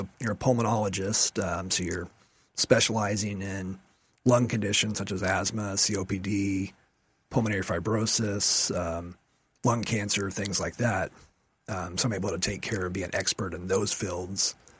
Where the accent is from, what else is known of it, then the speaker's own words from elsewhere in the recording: Mustang, Oklahoma, United States; So I grew up in Mustang, graduated high school there, went to OU for undergraduate in biochemistry.